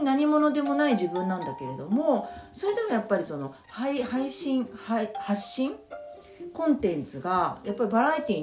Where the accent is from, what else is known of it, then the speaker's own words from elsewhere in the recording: Shinjuku, Tokyo, Japan; 私たちは新宿の神楽坂の生まれ育ちで